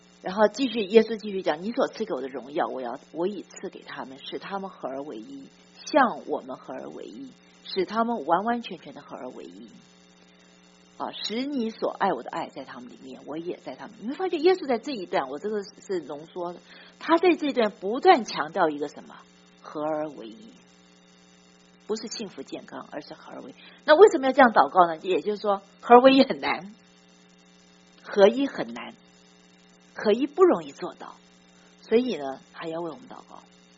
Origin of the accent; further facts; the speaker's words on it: Taipei, Taiwan; 我自己在教会里面长大，我在台北灵粮堂长大。